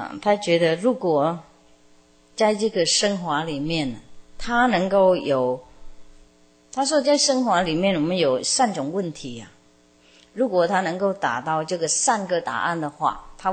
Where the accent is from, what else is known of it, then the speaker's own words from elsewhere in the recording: Taiwan; 我们台湾人是比较会处理这些事情的